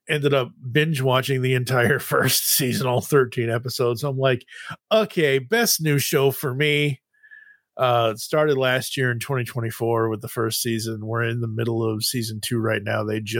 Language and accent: English; Boston, Massachusetts, United States; And because Boston, and I'm originally from Boston